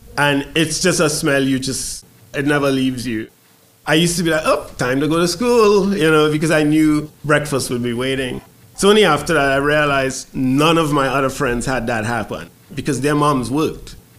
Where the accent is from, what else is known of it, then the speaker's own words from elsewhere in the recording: Trinidad & Tobago; moved away as an adult; now in United States; I'm from Trinidad, which is part of a twin island state. It's called Trinidad and Tobago. And I came to the United States, I was 24.